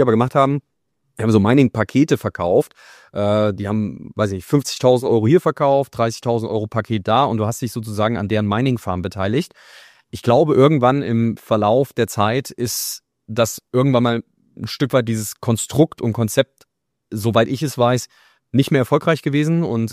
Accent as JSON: {"language": "German", "region": "Hesse", "country": "Germany", "moved": "yes", "lives_now": "Hamburg, Germany"}